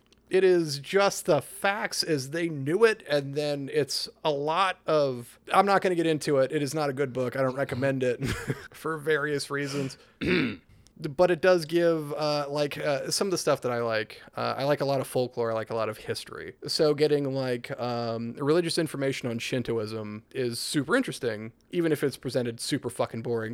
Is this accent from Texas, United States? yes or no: no; Iowa, United States; because I'm from Iowa, I have Iowa sport team hats that I wear intentionally because I don't watch sports